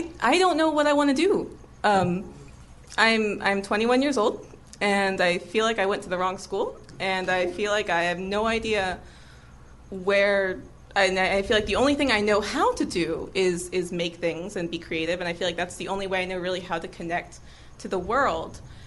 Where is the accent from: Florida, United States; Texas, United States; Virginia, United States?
Florida, United States; Orlando; I'm from Orlando, Florida.